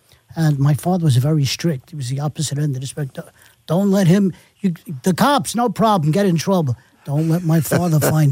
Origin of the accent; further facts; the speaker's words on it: Bronx, New York, United States; and I'm from the Bronx, New York, near what used to be Freedom Land, right, where they built Route 95 and became Co-op City.